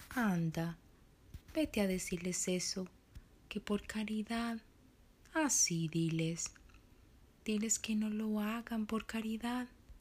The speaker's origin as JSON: {"language": "Spanish", "country": "Colombia", "moved": "yes", "lives_now": "Canada", "said": "Soy colombiana de origen y amo los recuerdos que esta bella tierra dejó en mi corazón y muy orgullosa de ser una colombo-canadiense."}